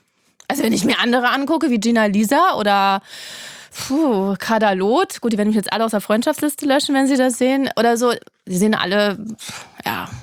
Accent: Berlin, Germany; Aus Berlin.

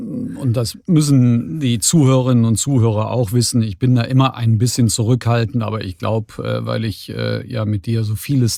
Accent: Cologne, North Rhine-Westphalia, Germany; Ja, es ist nicht zu verleugnen, ich komme aus Köln.

